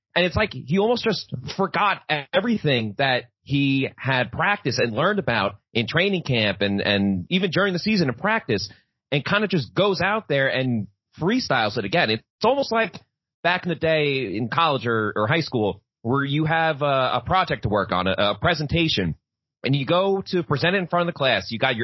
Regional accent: New York, United States; growing up in New York, I watched a lot of bad football, a lot of bad New York Jet football.

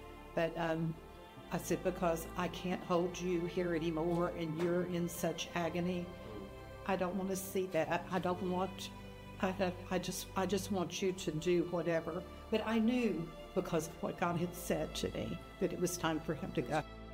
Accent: Beaumont, Texas, United States; I want to tell you how the Lord redeemed me for cancer. I grew up in Beaumont, Texas.

